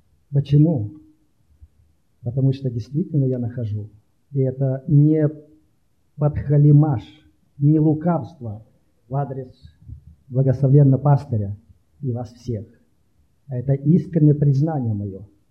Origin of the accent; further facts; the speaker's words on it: Gukovo, Rostov Oblast, Russia; я из России, с Ростовской области, с города Гуково.